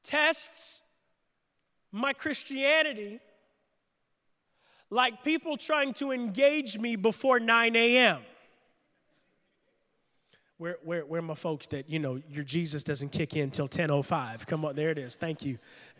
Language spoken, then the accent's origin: English; Florida, United States; I'm from Florida. Forgive me if that's not proper to say in Michigan, okay?